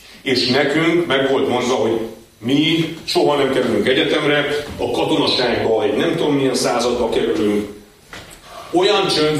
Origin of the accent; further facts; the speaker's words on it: Transylvania, Romania; moved away; diktatúrában nevelkedtem Erdélyben, Romániában, az egy kemény diktatúra volt.